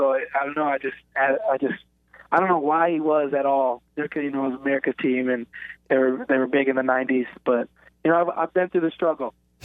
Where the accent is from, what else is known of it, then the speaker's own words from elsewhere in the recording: Wisconsin, United States; Yeah, you know, growing up in Wisconsin, my favorite team was definitely Madison, UW